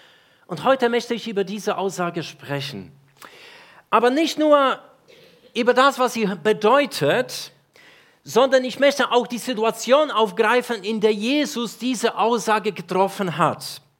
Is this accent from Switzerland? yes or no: no; Poland; now in Germany; Ich komme ursprünglich aus Polen, nicht aus der schönen Frankreich oder nicht aus der Schweiz, wie manche in Deutschland vermuten. 25 Jahre lebe ich hier schon in Deutschland, das ist über die Hälfte meines Lebens